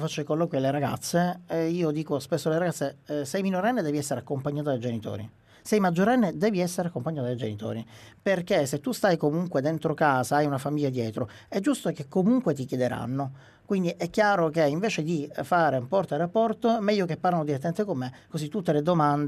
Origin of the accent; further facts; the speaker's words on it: Sicily, Italy; io porto avanti alta la bandiera da siciliano, buon siciliano, quindi buona forchetta